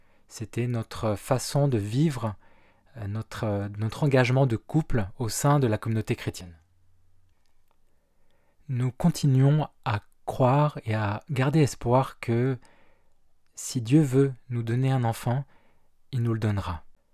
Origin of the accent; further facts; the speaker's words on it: France; moved away as an adult; now in Montréal, Canada; J'ai quitté la France en 2009 pour venir travailler à Celles et Lumières. En 2011, je suis rentré en France pour me marier, et quelques jours après notre mariage, mon épouse et moi sommes revenus nous installer à Montréal.